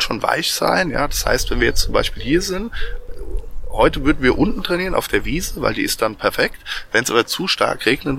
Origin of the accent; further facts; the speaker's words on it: Aschaffenburg, Bavaria, Germany; ich komme aus Leider und das ist auch so ein bisschen mein Wohnzimmer, der Schönbusch.